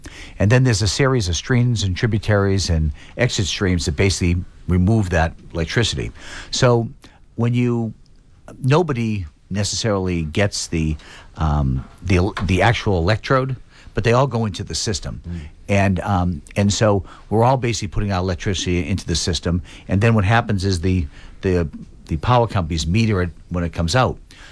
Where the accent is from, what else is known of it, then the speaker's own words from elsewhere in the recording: Quincy, Massachusetts, United States; now in Boston, United States; I mean, I grew up in Quincy. I love Quincy. You know, I have my roots there.